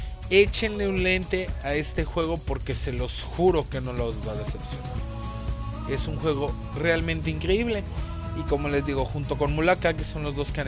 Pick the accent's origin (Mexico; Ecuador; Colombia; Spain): Mexico; como mexicanos hay que unirnos un poco a ayudar, pues bueno, al talento que tenemos nosotros mismos como mexicanos.